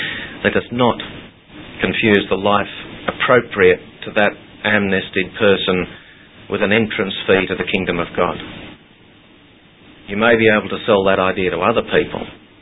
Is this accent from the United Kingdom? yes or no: no; Australia; I am an Australian and I rejected it as a child, as a teenager, as a man until my 38th year.